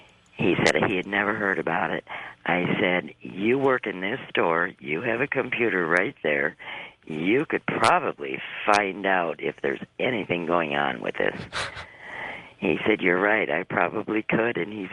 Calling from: Illinois, United States; Illinois.

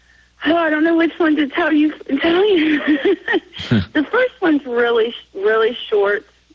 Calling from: Cincinnati, Ohio, United States; Cincinnati, Ohio.

